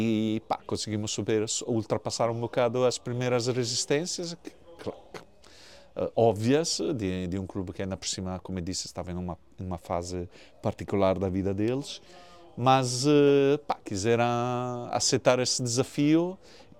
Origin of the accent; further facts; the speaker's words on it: Italy; Portuguese is a second language; sou italiano, nasci o dia 8 de fevereiro de 1969.